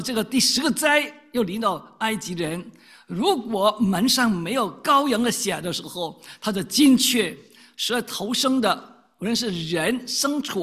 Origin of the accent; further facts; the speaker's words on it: China; 像我们中国人啊，满天神佛一样啊